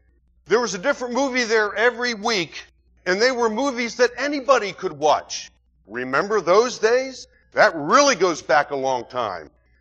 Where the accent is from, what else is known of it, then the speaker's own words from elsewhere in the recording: Pittsburgh, Pennsylvania, United States; moved away as an adult; now in Virginia, United States; I was born in 1953 in Pittsburgh, Pennsylvania. That makes me 56 years old. I'll be 57 in November. I moved here to Virginia in 1973. I do consider myself a Southerner.